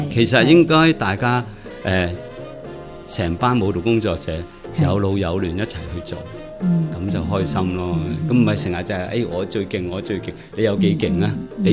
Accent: Hong Kong; 但这件事呢也是最宝贵，我们香港人大家都没有。

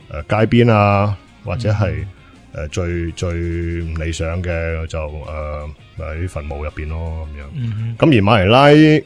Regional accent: Hong Kong; 如果相对我哋香港人嘅工资嚟讲

